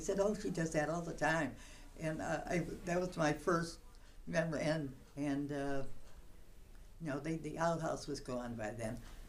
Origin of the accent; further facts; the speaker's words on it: Derby, East Midlands, United Kingdom; I was born and raised in Derby.